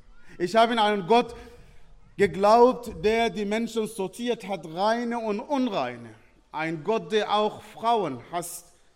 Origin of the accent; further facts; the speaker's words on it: Sudan; Ich bin nicht von hier, ich komme ursprünglich aus dem Sudan, das war das größte Land Afrikas mit vielen Problemen und vielen Spannungen. Ich bin in einer muslimischen Familie geboren